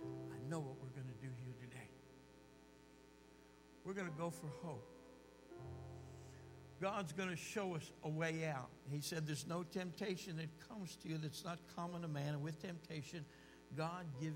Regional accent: New Jersey, United States; Because of my background, I'm Jewish from New Jersey, as unchurched and unreached as anybody in a dark jungle on the other side of the planet.

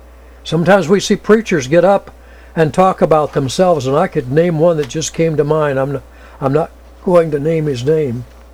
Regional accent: United States; As an American, I have pride in my country, although I fear for my country

